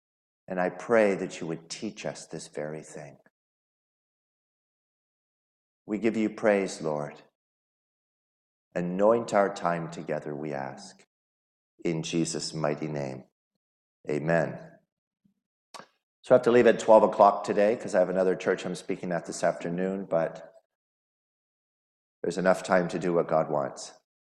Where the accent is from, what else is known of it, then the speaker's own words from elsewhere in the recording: Brampton, Ontario, Canada; I'm from Brampton in near Toronto, Canada.